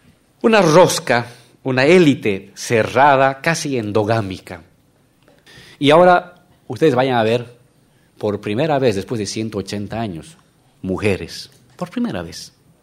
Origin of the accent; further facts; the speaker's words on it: Bolivia; originaria campesina. En Bolivia